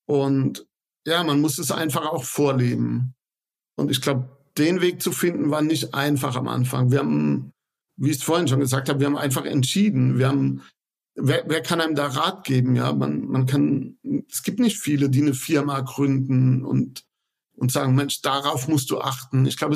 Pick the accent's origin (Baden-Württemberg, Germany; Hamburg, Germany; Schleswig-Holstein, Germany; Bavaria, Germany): Baden-Württemberg, Germany; Mannheim; Also ich komme aus Mannheim schon immer, kenne viele Leute hier.